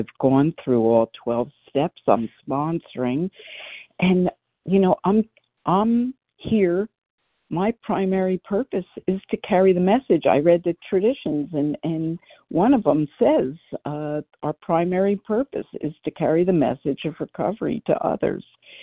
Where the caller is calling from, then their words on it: Philadelphia, Pennsylvania, United States; from outside of Philadelphia, Pennsylvania.